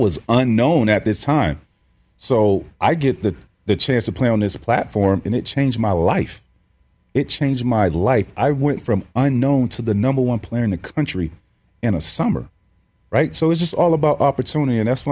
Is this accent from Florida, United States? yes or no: yes; Florida, United States; I grew up in Central Florida, and there was a lot of guys in my area that were really good.